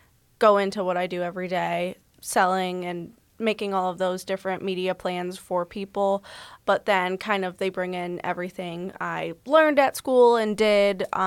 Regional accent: Toledo, Ohio, United States; Yeah, I'm from Toledo. I went to Whitmer, so Washington local, growing up, and grew up in West Toledo. And I graduated from the University of Toledo back in 2020

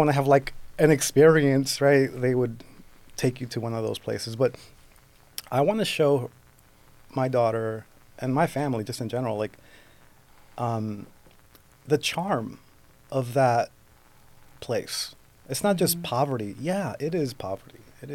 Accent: Brooklyn, New York, United States; Growing up in New York, it was like, watch out. I grew up in a very tough neighborhood. East New York was considered, still is, the murder capital of New York, right?

